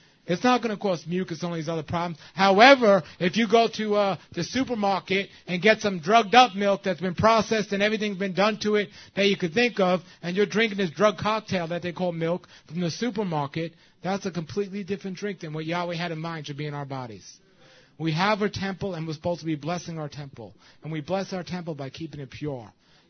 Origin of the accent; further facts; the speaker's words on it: New York City, New York, United States; I'm from New York City, and wherever I go around the world, I'm out of the city.